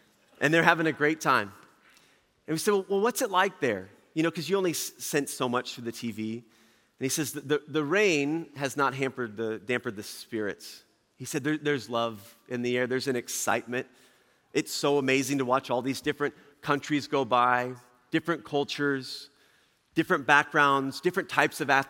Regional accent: Albia, Iowa, United States; I grew up in Southern Iowa in Albia.

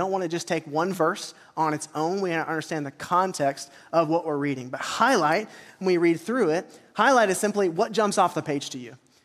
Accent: Sherman, Texas, United States; I was raised in Sherman, kind of the Texoma area, and I always learned it this way. This may be the Grayson County version of this verse

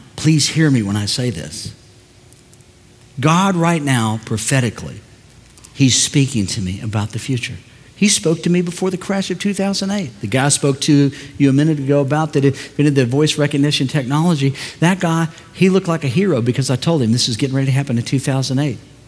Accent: St. Louis, Missouri, United States; born there; I'm from the United States of America. So while I'm here, though, in America, I was born on American soil, right here in St. Louis.

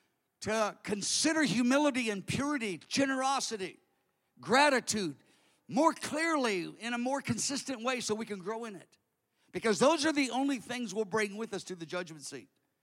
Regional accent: United States; And I'm an American in the 21st century. Growing is what we do.

